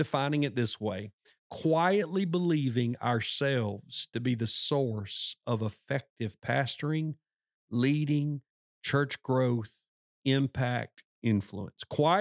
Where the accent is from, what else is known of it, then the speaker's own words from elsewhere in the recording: Alabama, United States; a very large church in my home state of Alabama was looking for some guys to join the teaching team.